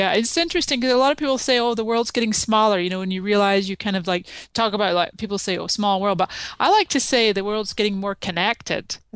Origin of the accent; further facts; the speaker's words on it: Canada; now in San Diego, United States; My parents are originally from Scotland, so I'm Canadian and Scottish, and I'm now in sunny San Diego since 99.